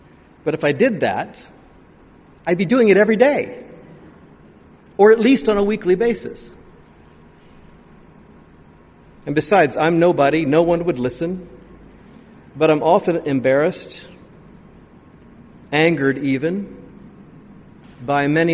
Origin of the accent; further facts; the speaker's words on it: United States; As an American, I have to tell you